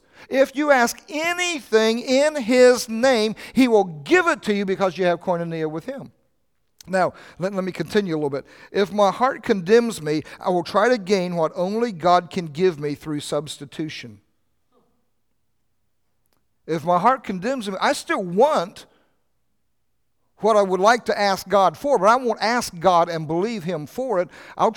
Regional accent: Oklahoma, United States; I thought, I'm growing up in Oklahoma, growing up with my mom and dad, I never knew we were poor.

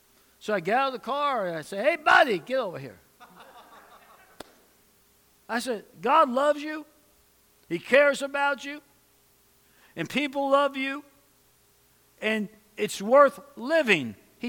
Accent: New York, United States; now in Oklahoma, United States; I'm from New York. Even when I'm not in a hurry, I'm in a hurry, you know? I mean, I live in Oklahoma, but I still have a New York attitude.

